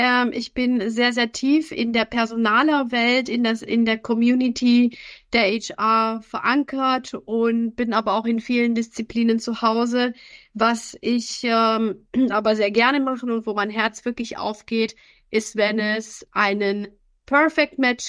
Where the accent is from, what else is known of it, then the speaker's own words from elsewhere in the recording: Germany; also born or lived in Romania; Ich bin halbe Rumänin. Ich bin zwischen Deutschland und Rumänien groß geworden.